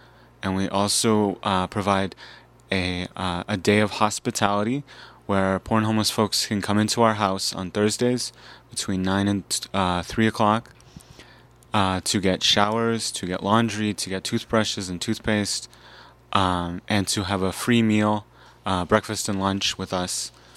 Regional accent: Albuquerque, New Mexico, United States; I'm from Albuquerque, New Mexico.

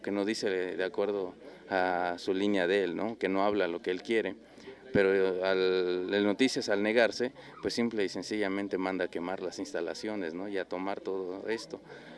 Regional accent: Oaxaca, Mexico; soy de Oaxaca, soy un indígena que hablo zapoteco de la Sierra Norte.

